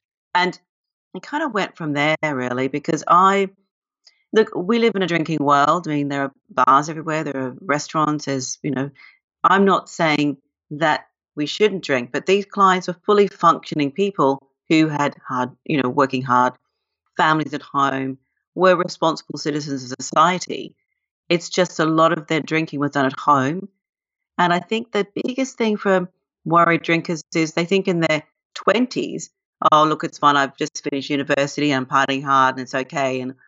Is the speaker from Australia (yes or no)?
yes; Australia; also born or lived in London, United Kingdom; Well, I'm Australian, and Australians are big drinkers. And I lived in London for 22 years